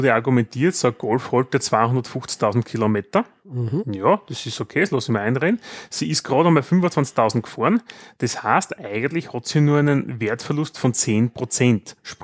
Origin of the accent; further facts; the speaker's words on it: Austria; sondern auch, wenn wir als Österreicher woanders sind.